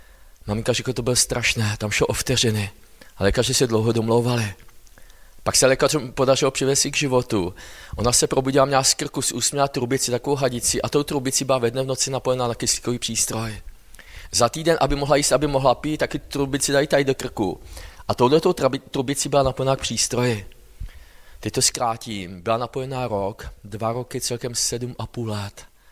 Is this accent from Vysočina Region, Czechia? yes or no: yes; Vysočina Region, Czechia; jsem z Linska. A je to malé městečko na Vysočině a jsem druhým kazatelem v apoštolské církvi v Linsku.